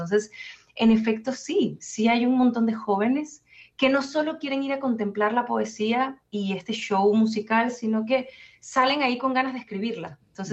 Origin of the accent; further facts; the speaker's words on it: Venezuela; yo soy venezolana, vengo del otro lado